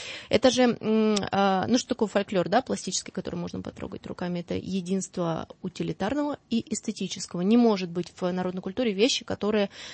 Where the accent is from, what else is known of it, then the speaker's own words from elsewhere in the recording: Siberia, Russia; Я сама родом из деревни, вот последняя пимокатня, да, у нас вот, ну, я из Сибири, там говорят на украинские манеры, да, пимы.